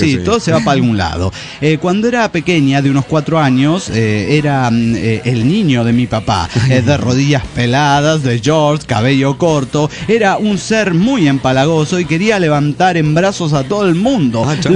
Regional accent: Mérida, Yucatán, Mexico; now in Guadalajara, Mexico; de Mérida, Yucatán.

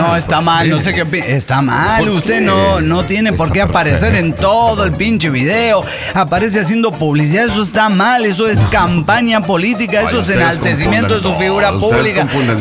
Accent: Veracruz, Mexico; de Veracruz.

